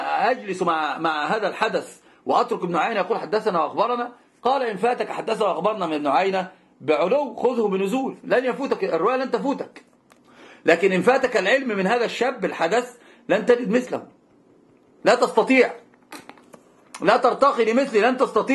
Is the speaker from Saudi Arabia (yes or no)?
no; Alexandria, Alexandria Governorate, Egypt; وهي يعني أنا اسكندراني محض خالص.